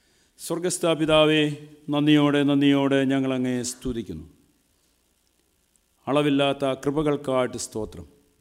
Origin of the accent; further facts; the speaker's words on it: Keekozhoor, Kerala, India; ഞാൻ കീക്കുഴൂർ സ്വദേശിയാണ്